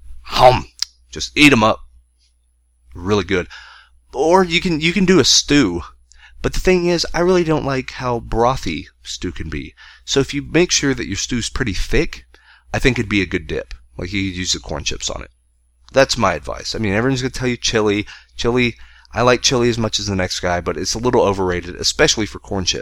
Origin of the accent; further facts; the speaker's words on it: Ireland; Now see, I'm Irish. I have to answer potatoes or else they're going to take my Irish card.